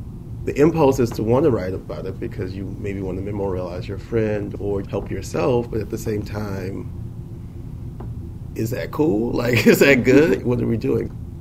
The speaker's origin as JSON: {"language": "English", "town": "New Orleans", "region": "Louisiana", "country": "United States", "tie": "born or raised there", "said": "I'm from New Orleans, and I grew up with it all around me."}